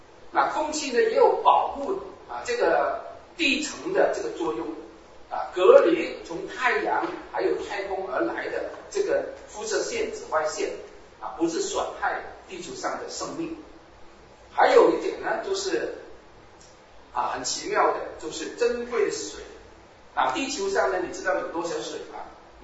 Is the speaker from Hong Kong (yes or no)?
yes; Hong Kong; now in Canada; 我以前呢是从香港来的，对这个四季呢没有什么感觉。你知道香港啊，差不多一年365天都是夏天，啊，都是热的要死。啊，来到加拿大之后呢